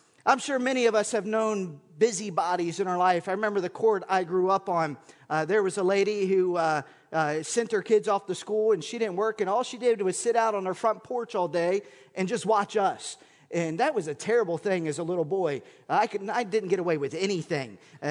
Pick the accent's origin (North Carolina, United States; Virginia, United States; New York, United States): Virginia, United States; Manassas Park; I remember when I grew up in Manassas Park as a kid, myself and my older brother and two older cousins, we grew up, Costello Park was my backyard.